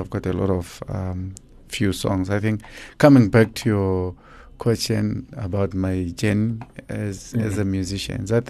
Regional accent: South Africa; I'm growing up in South Africa. Everything I know is South Africa, you know. I'm not clued up with my blood country.

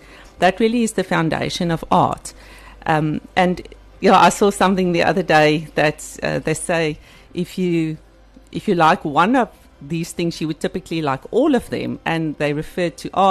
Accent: Cape Town, Western Cape, South Africa; now in Ballito, South Africa; like you said, and I'm based here in Ballito. I'm a modern artist, and I'm actually from Cape Town.

